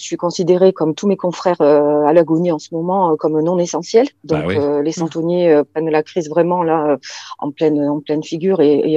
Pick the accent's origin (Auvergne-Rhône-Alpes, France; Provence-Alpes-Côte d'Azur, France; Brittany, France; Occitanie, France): Provence-Alpes-Côte d'Azur, France; La Ciotat; moi je suis native de La Ciotat